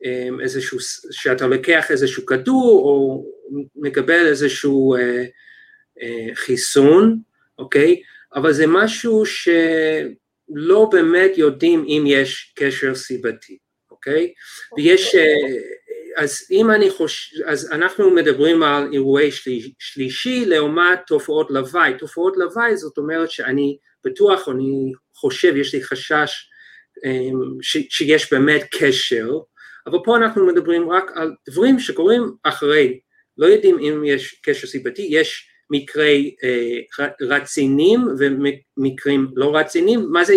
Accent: United States; אני נולדתי וגדלתי בארצות הברית, עשיתי את התואר הראשון ב-UC Berkeley, תואר שני ושלישי בפרינסטון, אחר כך עשיתי פוסט-דוק בהרווארד

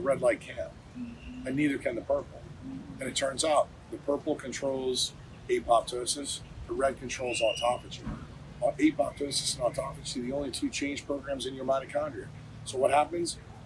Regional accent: New York City, New York, United States; Like where I grew up in New York City on 3rd Avenue and 79th Street

